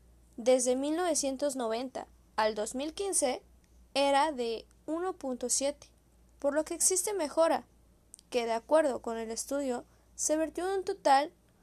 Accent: Mexico; nosotros como mexicanos podemos tomar

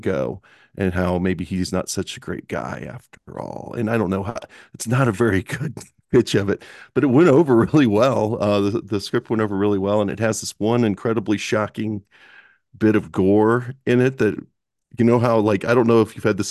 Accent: Kansas City, Missouri, United States; Right, I'm from Kansas City.

